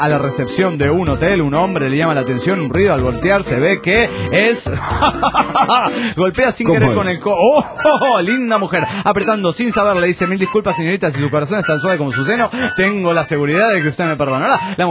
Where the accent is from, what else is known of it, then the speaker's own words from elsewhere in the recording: Monterrey, Nuevo León, Mexico; de Monterrey, Nuevo León, México.